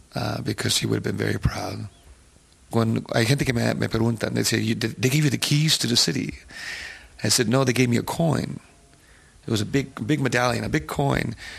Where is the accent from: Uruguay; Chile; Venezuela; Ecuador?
Chile; Viña del Mar, Valparaíso; I said, no, yo soy de Viña.